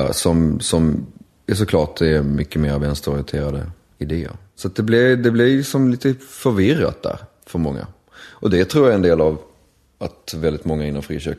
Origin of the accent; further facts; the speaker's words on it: Malmö, Skåne, Sweden; Jag har faktiskt varit hemma i Malmö i helgen och hälsat på.